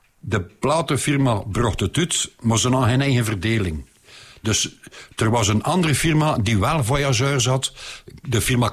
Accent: Bruges, Flemish Region, Belgium; born there; een plote op te pakken van mijn Brugge. Mijn geboortestad

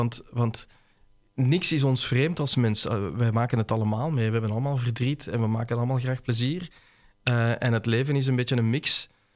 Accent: Zaventem, Flemish Brabant, Belgium; ik ben eigenlijk terug gaan wandelen in Ossegem, in Zaventem, waar ik vandaan kom, naar de plekken waar ik als kind en als jong volwassene ben geweest

